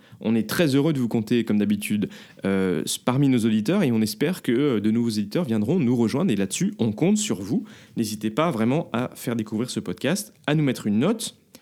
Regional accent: France; now in Belgium; parce que on est français mais on habite en Belgique

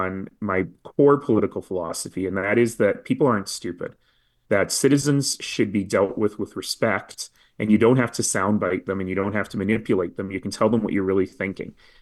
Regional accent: Calgary, Alberta, Canada; I'm from Northeast Calgary.

